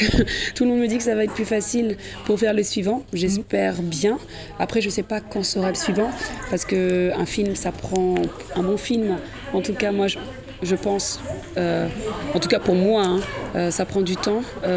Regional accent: France; born there; Moi je suis franco-sénégalaise, je suis née en France

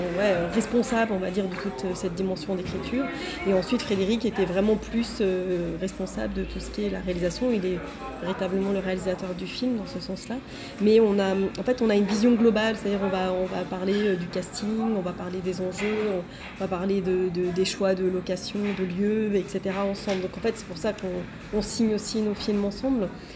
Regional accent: Switzerland; also born or lived in Morocco / Mexico; Finalement, Genève est notre port d'attache, la Suisse est notre port d'attache, mais et l'un et l'autre, finalement, on a grandi au Maroc, au Mexique, ensuite on a énormément vécu à l'étranger, à Cuba, aux États-Unis, au Canada

